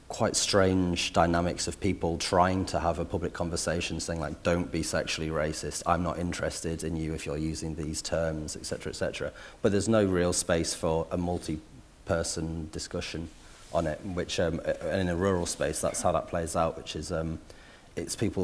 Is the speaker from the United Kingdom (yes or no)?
yes; North West England, United Kingdom; I grew up in Cumbria, like in a really rural spot